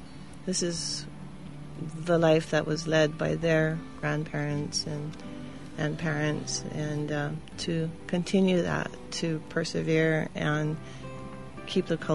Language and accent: English; Hawaii, United States; now in Anahola, United States; I was born and raised like you on Oahu, and mm-hmm. And we moved here with our children because I wanted them to know their Hawaiian culture and mm-hmm. and establish roots here.